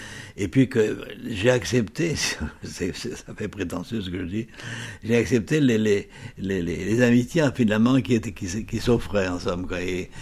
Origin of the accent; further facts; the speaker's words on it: Brittany, France; nous sommes natifs donc du Sud Finistère, et on sait bien qu'il y a souvent un fossé entre les sudistes, comme nous nous